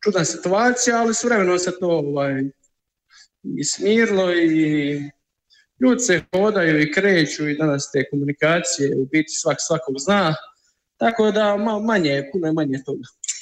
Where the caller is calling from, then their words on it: Herzegovina, Bosnia & Herzegovina; Pozdrav iz Hercegovine.